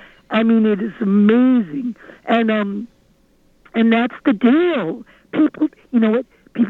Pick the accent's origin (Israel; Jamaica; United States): Jamaica; I'm Jamaican too, baby.